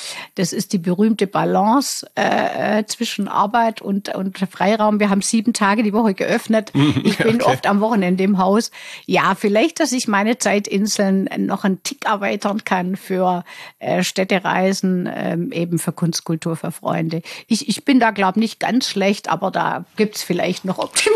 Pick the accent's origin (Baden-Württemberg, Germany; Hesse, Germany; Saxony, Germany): Baden-Württemberg, Germany; accent: Swabian; Wie man unschwer hört, bin ich ja Schwäbin und überzeugte Schwäbin.